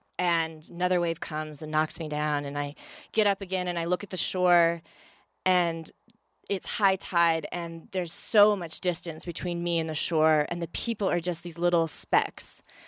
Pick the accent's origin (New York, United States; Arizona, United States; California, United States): California, United States; And I'm from California, from the Bay Area, and my whole life I grew up next to the ocean